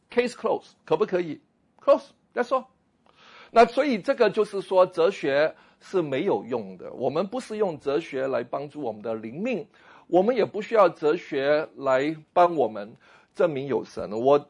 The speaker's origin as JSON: {"language": "Chinese", "country": "Hong Kong", "tie": "born or raised there", "said": "因为我在香港长大，这个来的时候感受很难过。"}